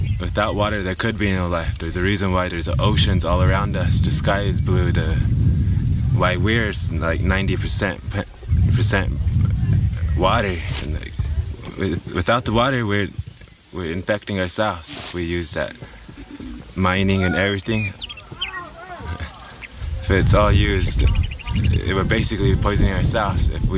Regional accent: Wounded Knee, South Dakota, United States; I'm from Wounded Knee, from the Fire Lightning Teoshpai

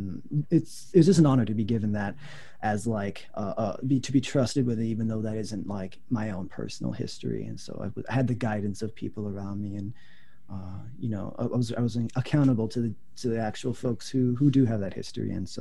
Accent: United States; My mom brought me here, my dad went back to Japan. So I was raised in America.

